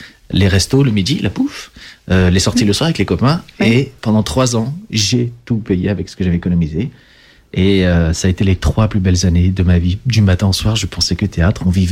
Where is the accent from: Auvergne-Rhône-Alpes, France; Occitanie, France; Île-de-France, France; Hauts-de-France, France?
Île-de-France, France; Achères; la ville où j'ai grandi, à Acher.